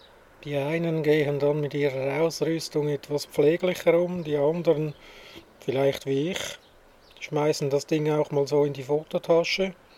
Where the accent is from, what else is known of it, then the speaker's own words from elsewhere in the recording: Switzerland; Ja, ich bin Schweizer.